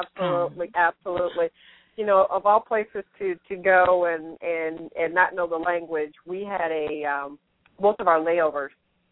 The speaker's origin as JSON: {"language": "English", "country": "United States", "said": "I'm an American, so everybody's going to go out of their way to speak my language"}